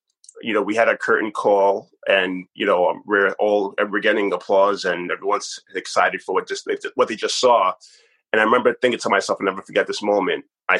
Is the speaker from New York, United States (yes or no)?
yes; New York City, New York, United States; growing up in New York City, we don't have those community theatres.